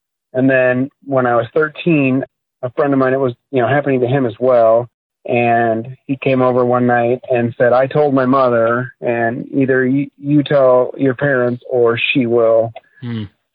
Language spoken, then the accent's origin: English; San Diego, California, United States; born there; also born or lived in moved frequently (military family); I was born in San Diego, and we didn't stop until my senior year in high school.